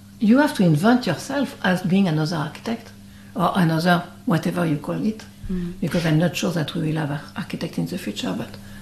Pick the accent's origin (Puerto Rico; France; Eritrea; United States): France; Brittany; English is a second language; I'm not British at all. I'm from Brittany, this is not the same.